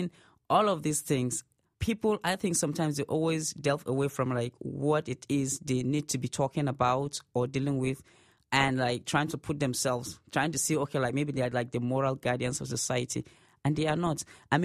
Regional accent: Nigeria; I saw a YouTube clip of our first lady and the way she reacted to these things, and it was really embarrassing.

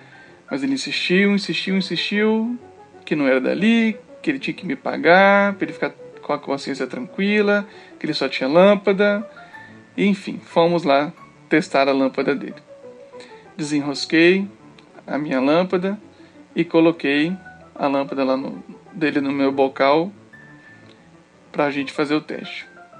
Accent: Cariacica, Espírito Santo, Brazil; eu sou de Cariacica, no Espírito Santo, e faço parte do Na Trilha Podcast.

